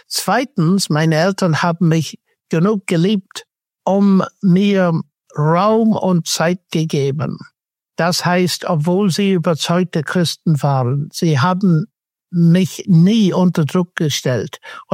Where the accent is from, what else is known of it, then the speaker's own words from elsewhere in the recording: Northern Ireland, United Kingdom; ich bin in Nordirland aufgewachsen, wie Stefan schon vorhin gesagt hat. Meine Eltern waren gläubig